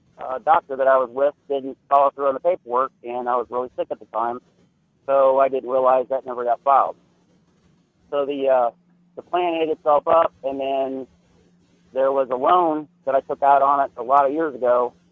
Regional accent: Ohio, United States; I'm from Ohio.

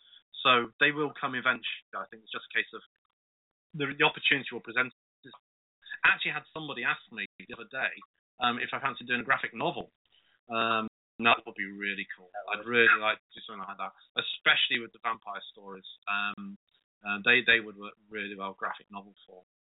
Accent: Wellingborough, East Midlands, United Kingdom; When I was growing up in Wellingborough, there was a woman who used to stand in the market square there

